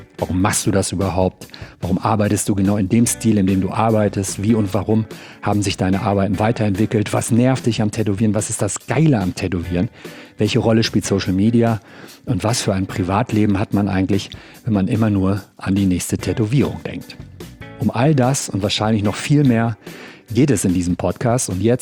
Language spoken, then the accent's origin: German; Gelsenkirchen, North Rhine-Westphalia, Germany; Ich komme aus Gelsenkirchen.